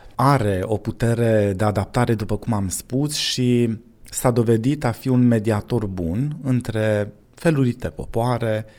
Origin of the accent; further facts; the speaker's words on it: Voșlobeni, Harghita County, Romania; eu am crescut în Voșlobeni și am mai aflat că Voșlobeniul este alcătuit dintr-o populație care a admigrat din Moldova.